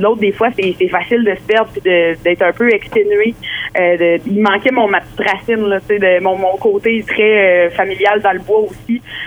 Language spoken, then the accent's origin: French; Coaticook, Quebec, Canada; vendredi dans mon patelin à Quaticook. Je me sens très enracinée